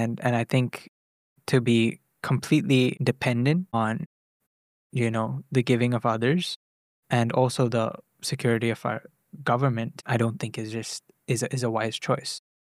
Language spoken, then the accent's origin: English; India; I grew up in India, and I grew up around ministry.